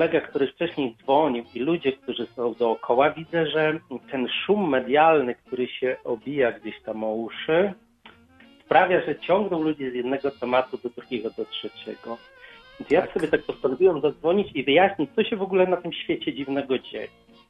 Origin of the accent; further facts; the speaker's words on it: Lublin, Lublin Voivodeship, Poland; born there; bo ja się urodziłem w Lublinie.